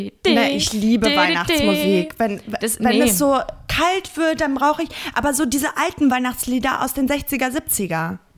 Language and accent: German; North Rhine-Westphalia, Germany; Ich komme ja aus der Nähe von Bielefeld.